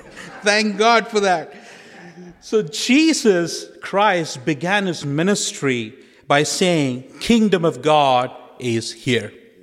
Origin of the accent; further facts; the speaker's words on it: India; I was born and raised in India, the largest democracy of the world.